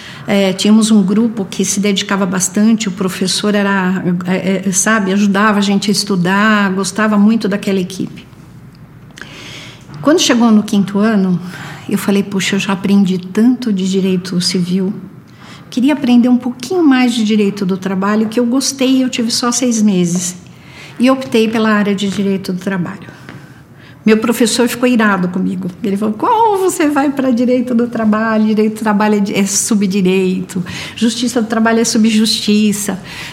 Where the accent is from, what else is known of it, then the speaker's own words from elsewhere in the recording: São Paulo, Brazil; Eu nasci aqui em São Paulo no dia 7 de setembro de 1955. Cresci, fiz escola em escola pública sempre